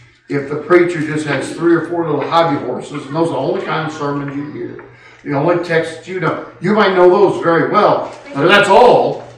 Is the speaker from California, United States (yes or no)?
yes; Castro Valley, California, United States; I grew up in Castro Valley, California. A little hick town of 53,000. Didn't even have its own police department.